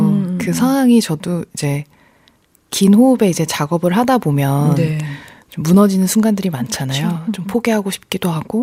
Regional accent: Jeju, South Korea; now in Seoul, South Korea; 서울에서 거주 중인데요. 그래도 제주도가 고향인지라

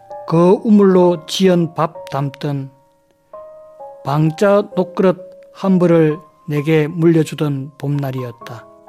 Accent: South Gyeongsang, South Korea; 저는 문학을 시작하면서 제가 태어난 지역인 경남을 떠나지 않고 늘 생활을 했습니다.

